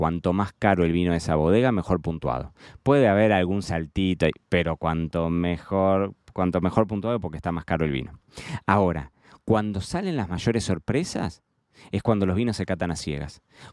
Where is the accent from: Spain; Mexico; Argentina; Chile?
Argentina; Yo vengo de Argentina y esto pasa mucho en Argentina